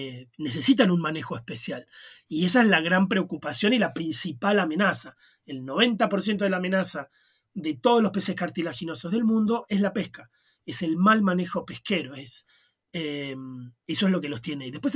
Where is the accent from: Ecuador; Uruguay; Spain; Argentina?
Argentina; a nosotros no nos gusta, como argentinos, no sabemos comer pescado en realidad.